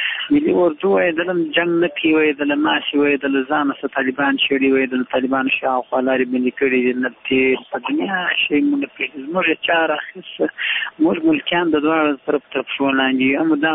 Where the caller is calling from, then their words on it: Shahrestan, Uruzgan, Afghanistan; روزګان ولایت شیراسه ولسوالۍ څخه خبرې کوم.